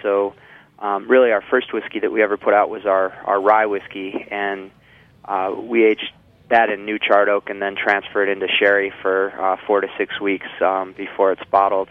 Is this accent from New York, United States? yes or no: yes; Elmira, New York, United States; So I'm from this area. I grew up in Elmira and went to school in Ithaca.